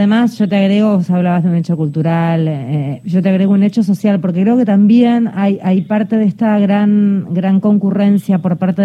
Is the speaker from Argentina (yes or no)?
yes; Buenos Aires, Argentina